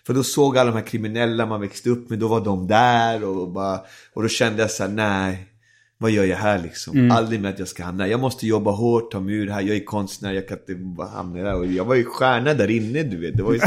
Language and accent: Swedish; Venezuela; Jag är karibenier, jag bor där, jag har mitt hus där och jag kommer från Karibien.